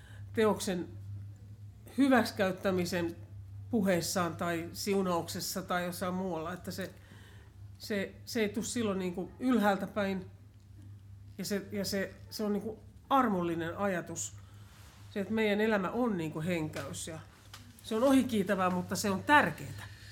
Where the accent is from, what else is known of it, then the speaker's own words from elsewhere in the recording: Tampere, Pirkanmaa, Finland; mä oon ollut ainoastaan kerran kotikaupungissani Tampereella